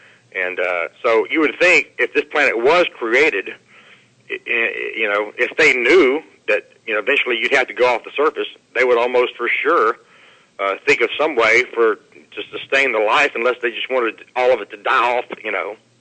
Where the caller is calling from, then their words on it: Louisiana, United States; in Louisiana.